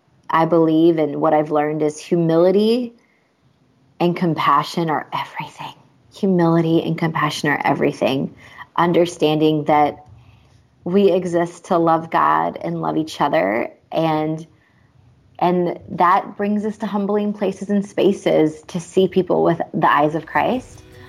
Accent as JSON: {"language": "English", "town": "Seattle", "region": "Washington", "country": "United States", "said": "I'm from the Seattle area, so it's not just the big box store for me. It's still the coffee shop from up the street."}